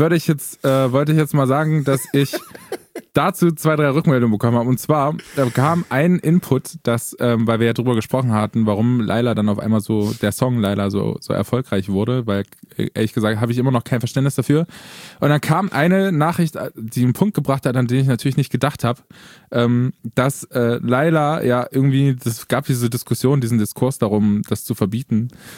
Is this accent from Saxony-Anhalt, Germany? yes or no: yes; Eisleben, Saxony-Anhalt, Germany; born there; es ist ein bisschen so wie meine Geburtsstadt Eisleben.